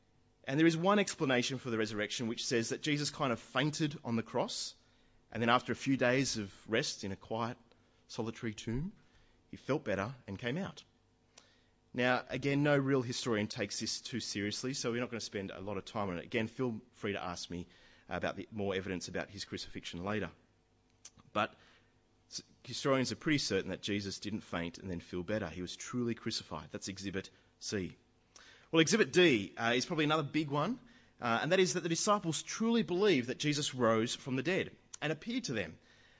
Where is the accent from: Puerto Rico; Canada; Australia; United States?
Australia; Sydney, New South Wales; Now, I grew up in Sydney, and I grew up with rugby league.